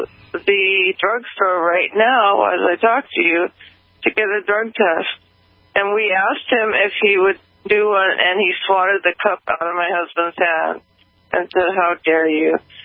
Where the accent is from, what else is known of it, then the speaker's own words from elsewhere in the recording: Hawaii, United States; I'm from Hawaii.